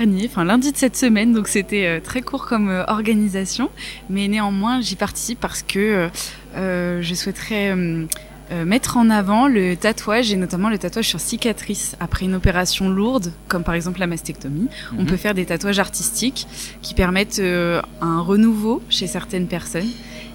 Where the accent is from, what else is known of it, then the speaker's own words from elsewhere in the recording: Orléans, Centre-Val de Loire, France; Moi, j'ai grandi dans le Loiret